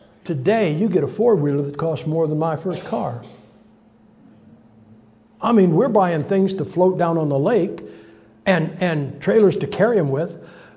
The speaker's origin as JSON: {"language": "English", "region": "Ohio", "country": "United States", "lives_now": "Idaho, United States", "said": "Okay, I'm from Ohio. We got basements. We are blessed. I live in Idaho."}